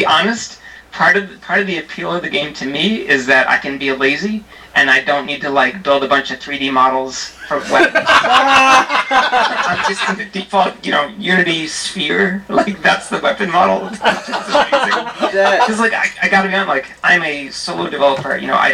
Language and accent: English; Boston, Massachusetts, United States; I work, I'm from Boston, and I work next to, or around the Dejaban Studios